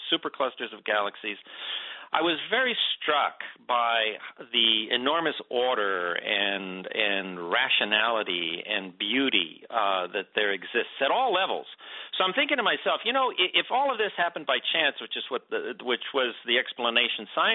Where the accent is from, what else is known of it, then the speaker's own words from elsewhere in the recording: Los Angeles, California, United States; born there; Yeah, I was born in East LA, which is the poorest part of Los Angeles, and I had a dream.